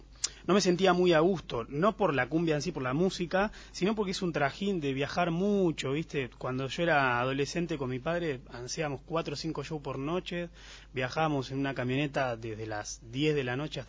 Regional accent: Luján, Buenos Aires Province, Argentina; Soy de Luján.

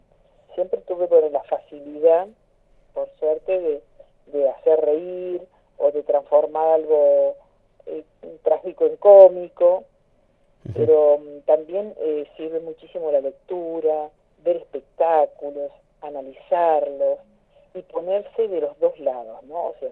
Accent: Río Gallegos, Santa Cruz, Argentina; yo soy de Río Gallegos y irme no me cuesta

